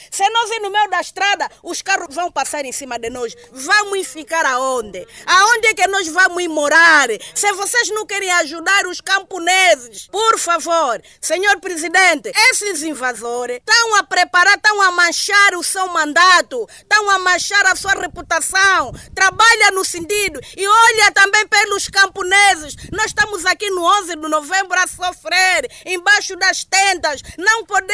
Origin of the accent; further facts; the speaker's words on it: Angola; Nós somos cidadão angolano, todos nós somos angolanos e merecemos o bem-estar dessa pátria angolana.